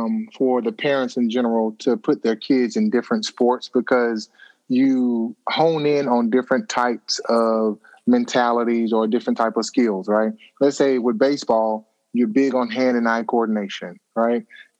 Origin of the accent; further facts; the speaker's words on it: Auburn, Alabama, United States; Oh, yeah. I grew up in Auburn, Alabama, played football there.